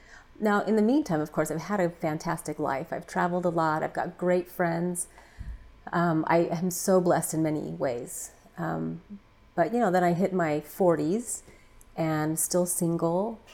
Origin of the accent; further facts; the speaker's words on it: Caldwell, Idaho, United States; Well, I grew up basically in Caldwell, which is about 35 minutes west of Boise. So it's a smaller town. Grew up there. I loved it.